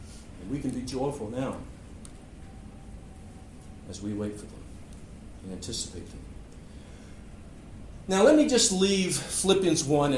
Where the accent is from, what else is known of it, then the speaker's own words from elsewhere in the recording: Alabama, United States; Now, from my perspective, I'm from South Alabama.